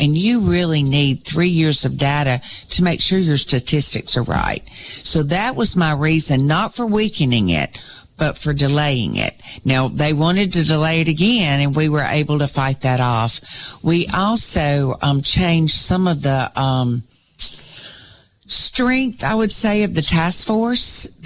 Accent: Decatur, United States; I'm from Decatur, and it does.

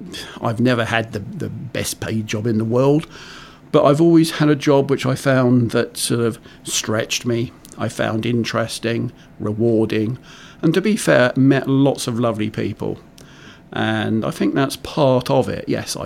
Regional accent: South East England, United Kingdom; and I came along in 1954. So I'm born and bred on the Isle of Wight.

